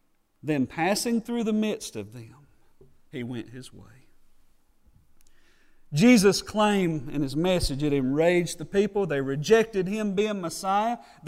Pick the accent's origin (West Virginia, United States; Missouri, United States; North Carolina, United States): North Carolina, United States; that is a challenge for me sometimes when growing up in Yakin County and ministering here.